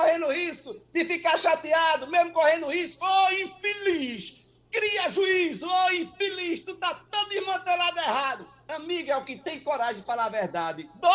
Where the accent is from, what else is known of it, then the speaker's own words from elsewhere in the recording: Rio Doce, Pernambuco, Brazil; Nascido e criado em Rio Doce, 150 mil habitantes, maior do que 128 municípios no estado de Pernambuco.